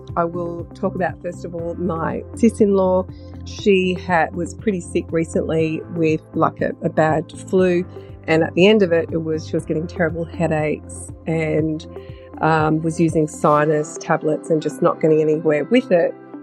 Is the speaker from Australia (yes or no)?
yes; New South Wales, Australia; I'm from the Clarence Valley in New South Wales, Australia.